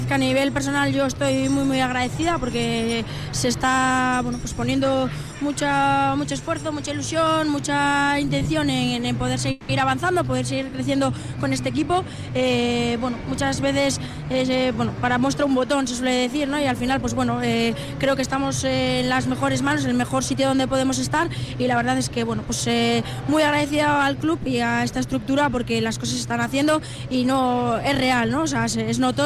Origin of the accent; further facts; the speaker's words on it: Vitoria, Basque Country, Spain; la plantilla no hay mucha gente de fuera, no somos de Vitoria muchas